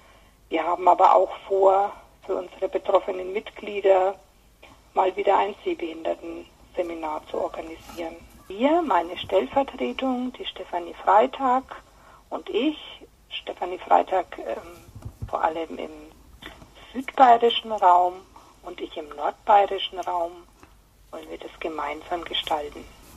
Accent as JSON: {"language": "German", "town": "Nuremberg", "region": "Bavaria", "country": "Germany", "said": "Ich bin aus Nürnberg, 56 Jahre alt"}